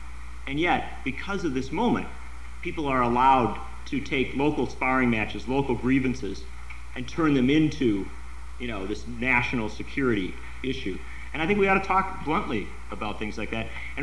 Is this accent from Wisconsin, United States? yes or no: yes; Wisconsin, United States; When I tell people I'm from Wisconsin, it usually invites one of the blanker stares I've ever seen.